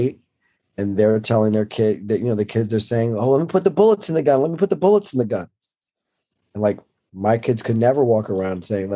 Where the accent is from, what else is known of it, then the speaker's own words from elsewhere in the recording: Pennsylvania, United States; You know, I grew up in Northeast Pennsylvania. So like I watch kids shoot guns all the time at like 10, 9, 10, 11 years old.